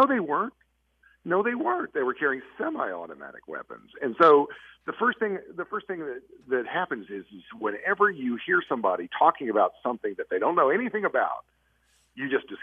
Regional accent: Kentucky, United States; I grew up in Kentucky. I grew up in a hunting culture, so I grew up around guns.

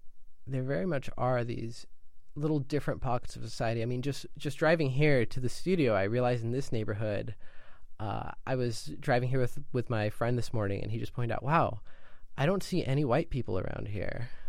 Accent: East Palo Alto, California, United States; I grew up in East Palo Alto, you know, I went to elementary schools in East Palo Alto, and then I went to a high school in Atherton.

